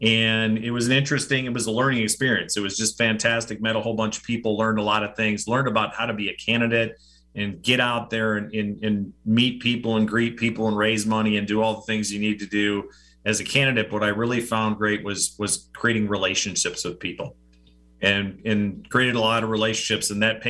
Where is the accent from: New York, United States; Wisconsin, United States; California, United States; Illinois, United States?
Wisconsin, United States; Brown Deer; So, and I grew up in Brown Deer.